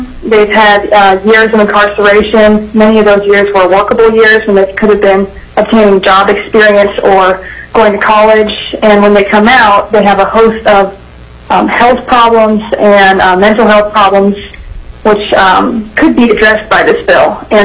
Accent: Alaska, United States; now in North Carolina, United States; I was born and raised in Alaska, and I am now attending graduate school at the University of North Carolina in Greensboro.

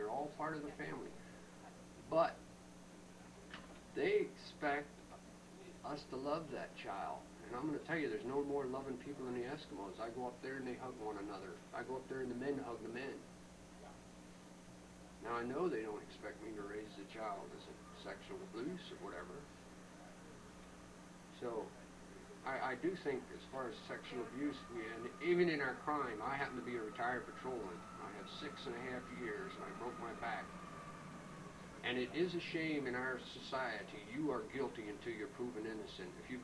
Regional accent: Virginia, United States; moved away; I'm an implant from Virginia. I came here in 1965.

